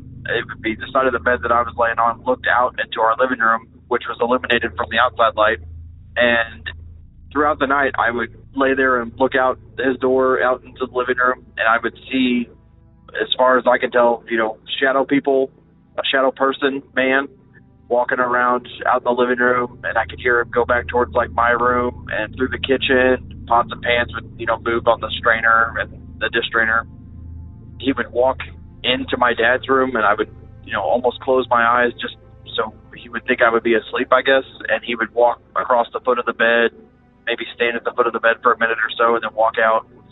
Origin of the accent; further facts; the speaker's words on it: Missouri, United States; Hey Derek … I'm from Missouri.